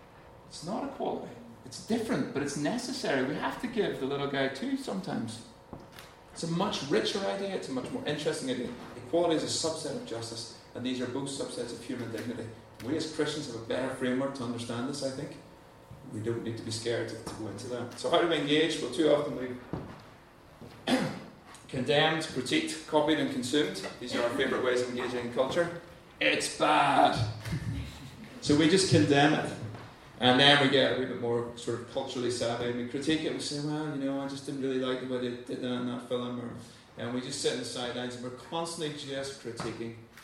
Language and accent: English; United States; So we go to the movies, because I'm an American, we go to the cinema